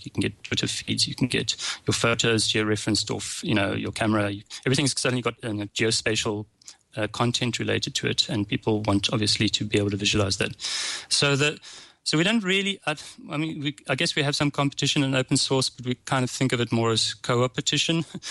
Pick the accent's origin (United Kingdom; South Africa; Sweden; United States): South Africa; accent: South African; It's my South African accent.